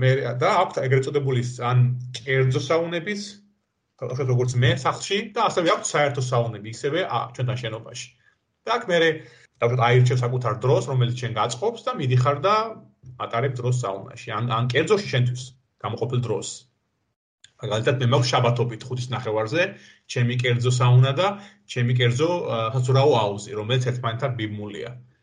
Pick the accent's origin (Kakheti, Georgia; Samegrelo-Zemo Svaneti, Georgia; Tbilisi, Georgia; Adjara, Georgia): Adjara, Georgia; Batumi; რა თქმა უნდა დავიბადე და გავიზარდე ბათუმში